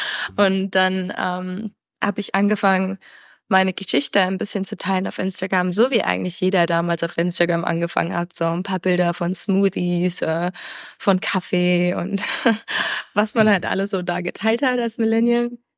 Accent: Germany; born there; gebürtig aus Deutschland, verbringe den Großteil meiner Zeit auf dem Rad irgendwo in der Welt.

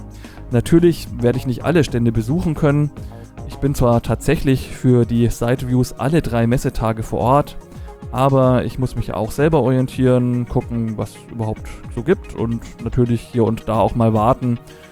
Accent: Bavaria, Germany

